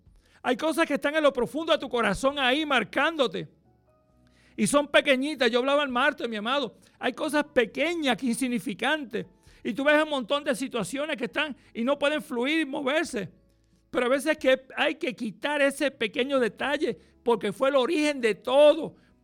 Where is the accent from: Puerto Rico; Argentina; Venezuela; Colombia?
Puerto Rico; ¿Y qué nos pasa como buenos puertorriqueños? Para última hora lo dejamos.